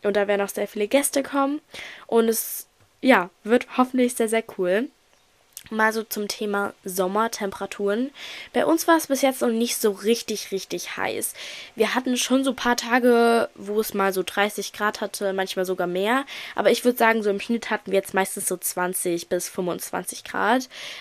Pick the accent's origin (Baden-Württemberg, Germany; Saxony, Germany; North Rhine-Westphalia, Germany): Saxony, Germany; ich komme ja aus Sachsen, da hat man jetzt halt nur noch eine Woche Schule